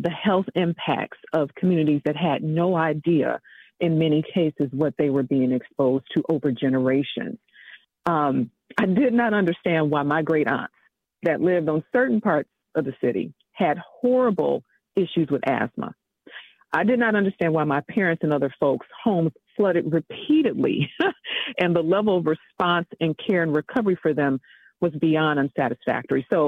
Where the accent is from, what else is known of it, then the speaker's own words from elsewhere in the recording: Detroit, Michigan, United States; growing up in Detroit, Michigan, I did not understand why